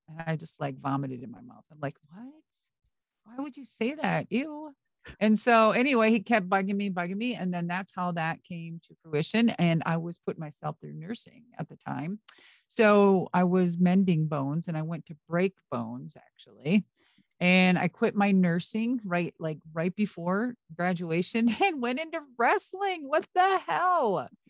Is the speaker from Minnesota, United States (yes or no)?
yes; Minnesota, United States; Whatever. I'm from Minnesota, so hey.